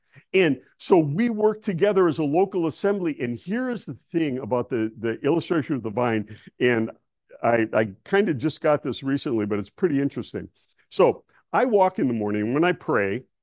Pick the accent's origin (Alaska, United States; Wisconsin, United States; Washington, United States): Wisconsin, United States; Milwaukee; It's the same I knew about cows growing up in Milwaukee.